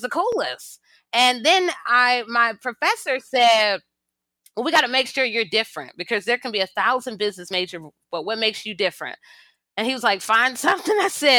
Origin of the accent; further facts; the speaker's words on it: Atlanta, Georgia, United States; also born or lived in North Carolina; And so I left Atlanta. I grew up in Atlanta, and I had gone to actually the most international high school there, Clarkston, and I had gone on to North Carolina